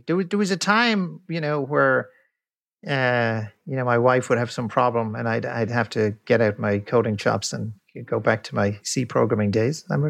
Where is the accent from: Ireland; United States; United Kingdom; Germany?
Ireland; Dublin, Leinster; Yeah, I'm an Irish guy. I grew up in Dublin